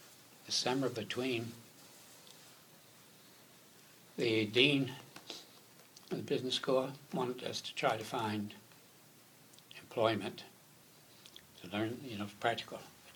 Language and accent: English; New Jersey, United States; also born or lived in Maryland; I had come from Jersey, and I had not left it. Now I came from Maryland, didn't I?